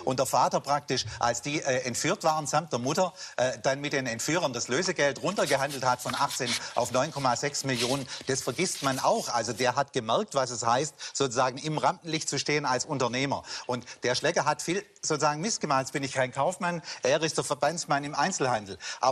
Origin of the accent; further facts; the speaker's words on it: Ehingen, Baden-Württemberg, Germany; Ich kenne auch den Anton Schlecker aus meiner Jugend in Ehingen an der Donau